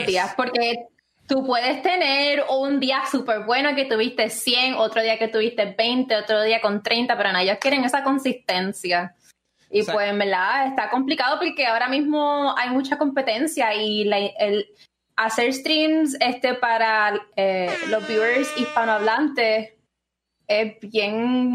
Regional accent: Puerto Rico; yo soy de Puerto Rico, tengo una comunidad pequeña que represento al Caribe

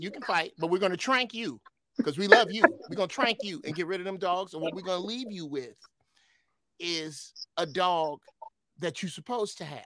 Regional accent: Chicago, Illinois, United States; Again, I'm from Chicago. Pizza. Nobody makes better.

